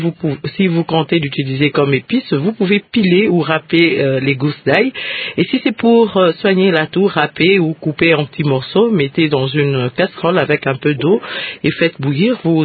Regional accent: DR Congo; l'une des épices très consommées dans le monde entier et même ici chez nous en RDC

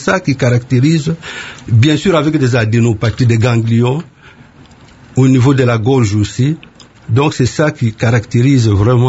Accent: DR Congo; chez nous en République démocratique du Congo

